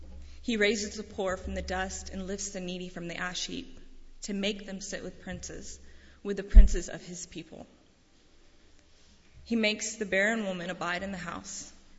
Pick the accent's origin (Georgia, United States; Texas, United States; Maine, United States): Texas, United States; Houston; I was born in Houston, and I grew up in a Christian family where I was homeschooled and gained great godly values.